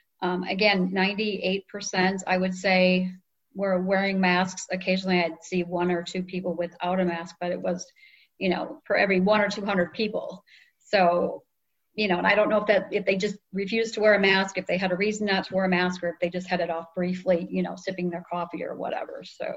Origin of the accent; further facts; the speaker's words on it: Wisconsin, United States; sorry, I'm from Wisconsin.